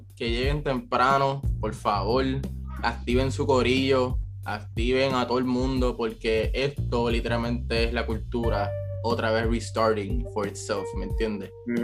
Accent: Puerto Rico; la cultura de nosotros como puertorriqueños

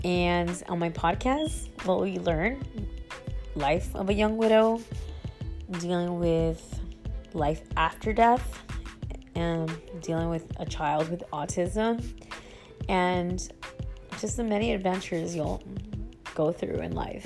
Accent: Miami, Florida, United States; I'm from Miami.

